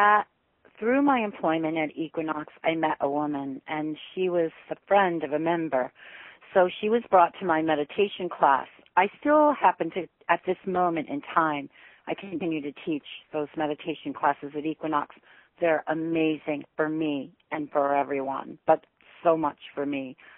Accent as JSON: {"language": "English", "town": "Danbury", "region": "Connecticut", "country": "United States", "tie": "born or raised there", "said": "Well, I grew up in Danbury, Connecticut, in a very simple family and a very simple neighborhood."}